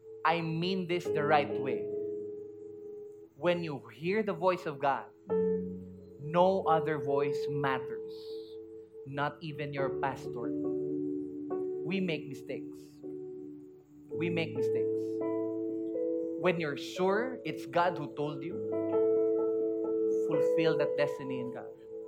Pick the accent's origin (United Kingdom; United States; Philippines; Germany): Philippines; We're a Filipino people and the culture that we have isn't so much vocal, is it?